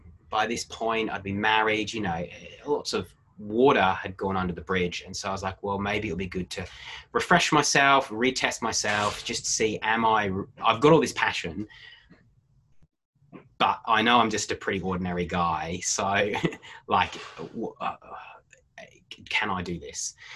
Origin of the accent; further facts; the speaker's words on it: England, United Kingdom; oh, I do that because I'm English, or I do that because my church culture does that.